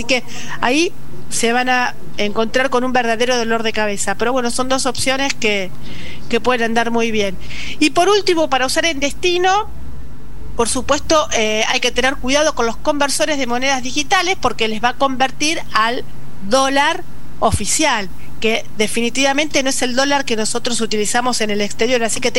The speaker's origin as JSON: {"language": "Spanish", "town": "Luján", "region": "Buenos Aires Province", "country": "Argentina", "said": "Claro, yo soy de Luján."}